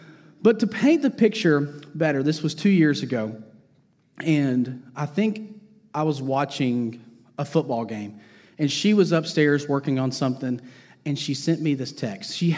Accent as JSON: {"language": "English", "town": "Sevierville", "region": "Tennessee", "country": "United States", "tie": "born or raised there", "said": "I am from East Tennessee. I actually grew up near Dollywood. For those of you who don't know where Sevierville is."}